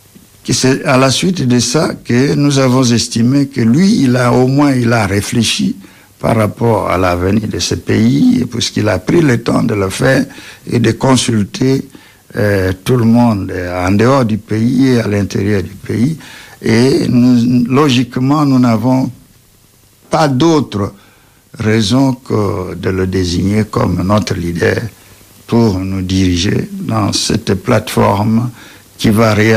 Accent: DR Congo; Nous sommes des Congolais, des patriotes, et nous réfléchissons pour l'avenir de notre pays.

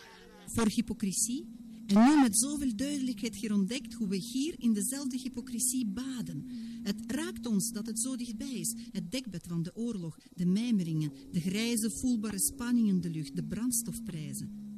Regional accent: Russia; Stel dat ik merk dat ze weten dat ik van Rusland kom.

